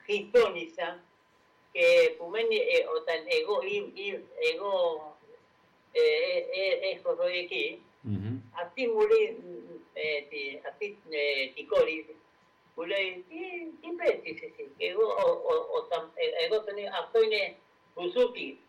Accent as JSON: {"language": "Greek", "town": "Rosario", "region": "Santa Fe", "country": "Argentina", "said": "Και εγώ είμαι από Ρωσάριο."}